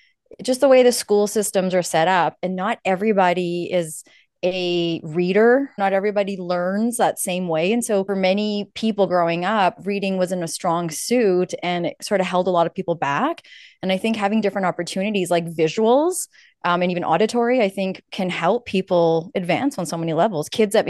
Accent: Canada; growing up in Canada, not seeing a lot of people from my background

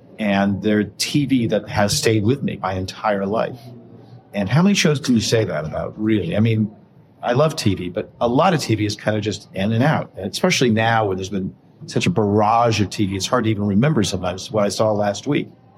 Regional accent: United States; We do lots of stuff with the US, obviously, because I'm American, streaming platforms.

